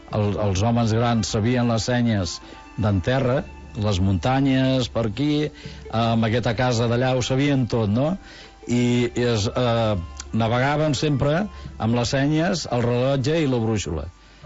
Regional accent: Tarragona, Catalonia, Spain; Mira, jo sóc del Serrallo, ja ho saps

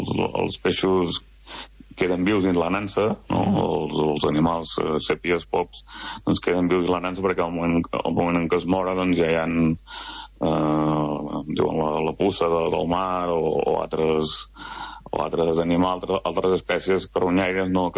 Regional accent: Pineda de Mar, Catalonia, Spain; amb un pescador d'aquí Pineda, del meu poble.

